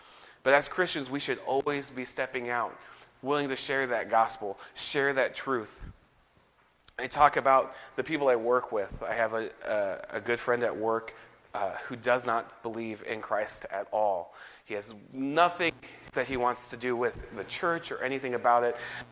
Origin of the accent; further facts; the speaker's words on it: Washington, United States; I grew up in Washington. When we see crime, a lot of times you see repeat offenders.